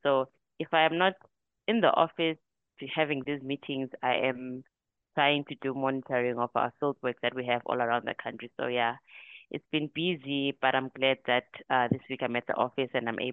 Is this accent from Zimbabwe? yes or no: yes; Bulawayo, Zimbabwe; now in Harare, Zimbabwe; So I was born and raised in Bulawayo. I have stayed in Bulawayo my whole life, only moved to Harare in 2022 when I got this job. So I did my primary school at Coghlan Primary in Bulawayo, and then I did my high school at Bokoma High.